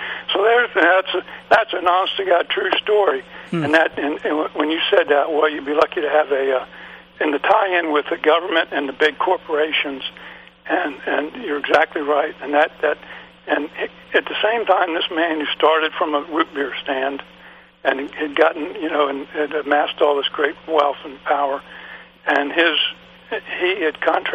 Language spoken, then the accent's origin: English; Virginia, United States; Now I grew up in around Washington, D.C., a Virginia suburb of D.C.